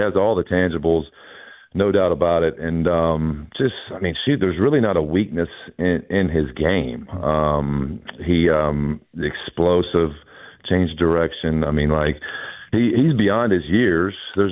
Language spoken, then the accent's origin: English; Senoia, Georgia, United States; You know, I grew up in Senoia, Georgia, which that was the country back in the day.